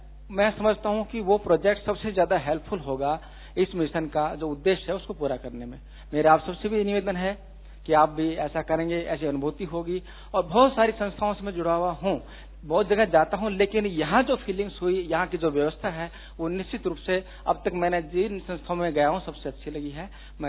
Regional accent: Bhiwani, Haryana, India; मैं भिवानी हरियाणा से हूँ

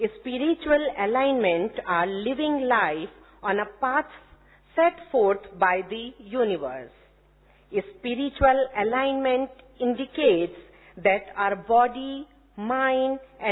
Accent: Rajasthan, India; क्योंकि मैं राजस्थान में ही पली बड़ी हुई हूँ, यहीं पे मेरे पिताजी सर्विस किया करते थे

